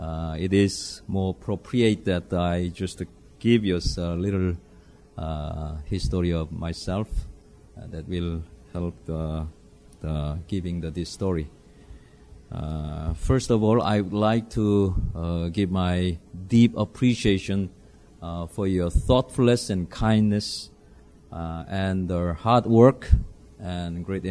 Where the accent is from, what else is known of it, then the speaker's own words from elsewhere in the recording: South Korea; I was born in Korea during the end of the Korean War. I was born in the family, going to the Methodist Church.